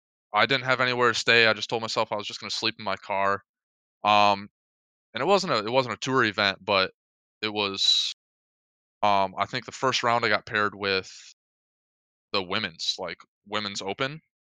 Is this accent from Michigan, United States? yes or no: yes; Michigan, United States; because we're from Michigan, so we saw snow all the time.